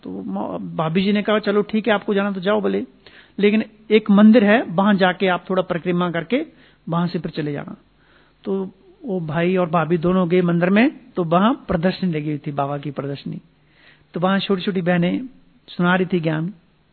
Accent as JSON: {"language": "Hindi", "region": "Himachal Pradesh", "country": "India", "said": "उनका भी गांव हिमाचल में, हमारा गांव भी हिमाचल में"}